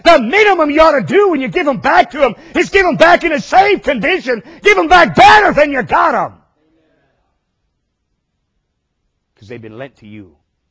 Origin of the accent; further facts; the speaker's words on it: Minnesota, United States; Favorite place our family visited when I was a child growing up in Minnesota.